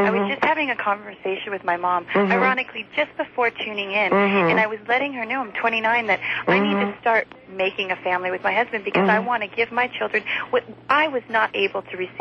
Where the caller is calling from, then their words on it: El Cajon, California, United States; Hi. Yes, I'm a colleague from El Cajon, and I'm listening.